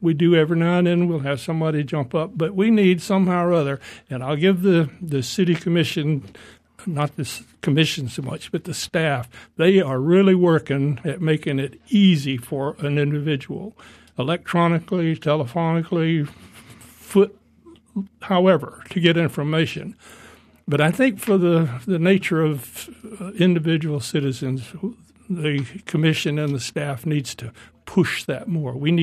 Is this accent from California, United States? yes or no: no; Thomasville, Georgia, United States; moved away as an adult; now in Tallahassee, United States; I'm a longtime resident of Tallahassee. I was born in Thomasville, went to schools there, but after the war, I came here to FSU, and for the most part, I've been here all that time.